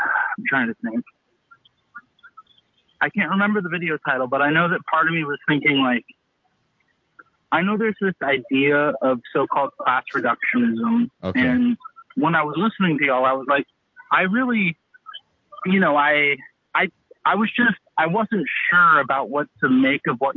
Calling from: Eugene, Oregon, United States; I'm calling from Eugene, Oregon.

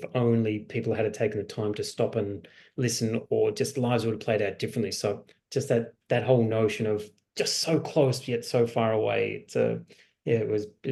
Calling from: Noosa, Queensland, Australia; I'm on the beautiful Sunshine Coast, just in Noosa in Queensland.

